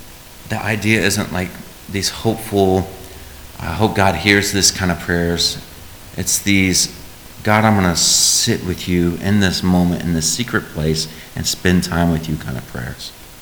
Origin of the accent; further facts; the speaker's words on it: Indianapolis, Indiana, United States; because I'm from Indianapolis. I love music that plays really loud and very hard, and you can hear it from a mile away.